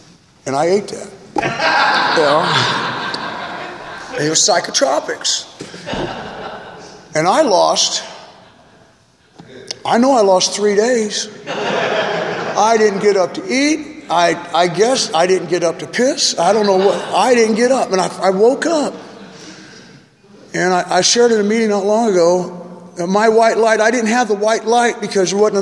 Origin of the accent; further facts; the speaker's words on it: Missouri, United States; I'm from Missouri. I'm in federal prison in California